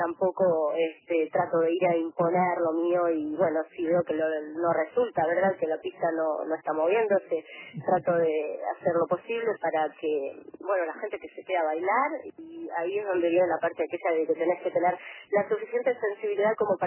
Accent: Bella Unión, Artigas, Uruguay; que soy de Bella Unión porque bueno, me tiene muy orgullosa haber venido de tan lejos también

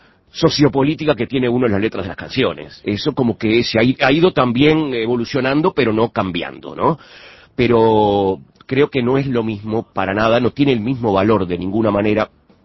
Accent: Montevideo, Uruguay; Hoy por hoy soy un montevideano que hace música

